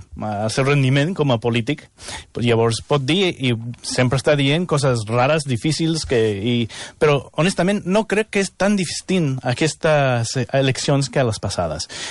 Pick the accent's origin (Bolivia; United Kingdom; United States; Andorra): United States; abans de ser republicà, jo sóc americà, dels Estats Units.